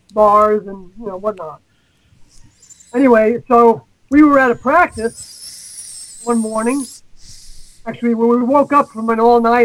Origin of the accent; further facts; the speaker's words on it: New York, United States; But see, I ended up going to the West Coast from where I grew up outside New York City. And I went out there to homestead.